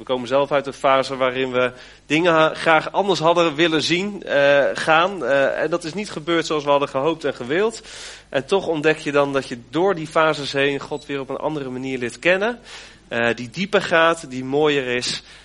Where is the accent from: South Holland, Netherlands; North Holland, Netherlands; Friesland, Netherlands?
North Holland, Netherlands; Alkmaar; Wij komen uit Alkmaar en omgeving. We hebben de afgelopen 10 jaar daar in de gemeente gestaan.